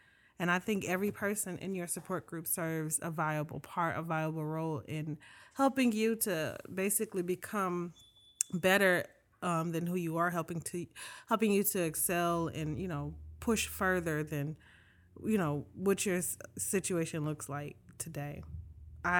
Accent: St. Louis, Missouri, United States; I grew up in St. Louis in a very close-knit family, and all of its, you know, fun and dysfunction and comedy and things like

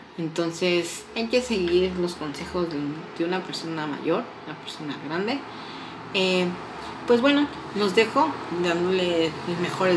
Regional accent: Morelos, Mexico; son del estado de Morelos. Yo soy de Morelos. De ahí soy.

